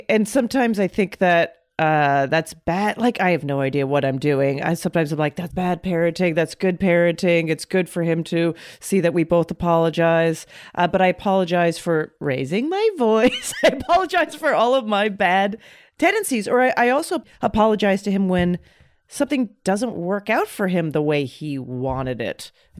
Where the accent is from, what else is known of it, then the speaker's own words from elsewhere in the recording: Canada; moved away; I grew up in Canada.